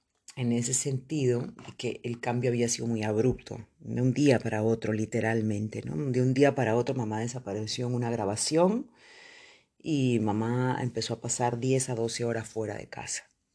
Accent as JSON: {"language": "Spanish", "region": "Lima", "country": "Peru", "moved": "yes", "said": "No había vivido nunca en mi país después de que me había ido. Mis idas a Perú eran simplemente de vacaciones, 10 días, 15 días, 8 días, y nunca se me había ocurrido volver a vivir en el Perú, en Lima, mucho menos en Lima."}